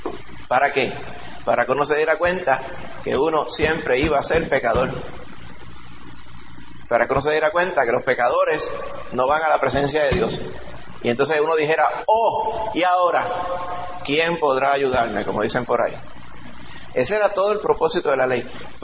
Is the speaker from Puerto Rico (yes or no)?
yes; Puerto Rico; Muchas personas realmente piensan en la forma que nos criaron aquí en Puerto Rico